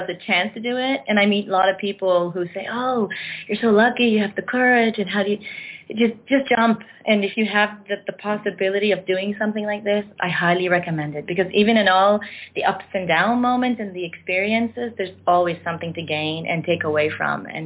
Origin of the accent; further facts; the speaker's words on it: Nova Scotia, Canada; I was born in Nova Scotia in a small French Acadian village, and so surrounded by English, and so again, learning both languages very easily.